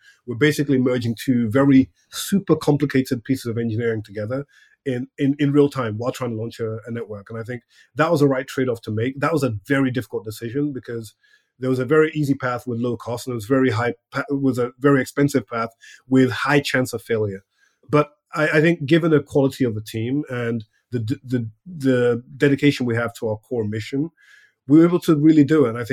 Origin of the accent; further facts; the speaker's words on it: Nigeria; I was originally born and raised in Nigeria, a company that really struggles financially.